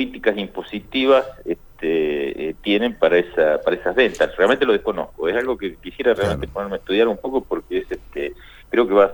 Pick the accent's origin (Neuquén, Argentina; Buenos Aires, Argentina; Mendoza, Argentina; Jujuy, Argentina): Neuquén, Argentina; Yo soy de Neuquén, me vestí de chico en Suistil